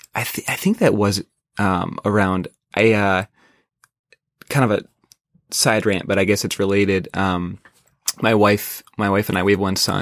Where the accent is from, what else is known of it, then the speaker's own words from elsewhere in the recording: Midwest, United States; As I could growing up in the Midwest, played some golf, in college.